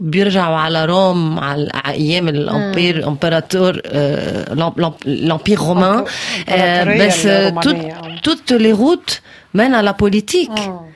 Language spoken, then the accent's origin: Arabic; Lebanon; أنا لبنانية آخر الطريق، صحيح بكتب بالفرنسي بس أنا عربية